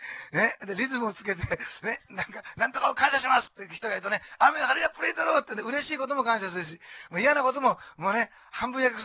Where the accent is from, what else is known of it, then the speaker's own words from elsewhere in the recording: Osaka, Japan; born there; 私は大阪生まれですから、大阪式のお好み焼き好きなん。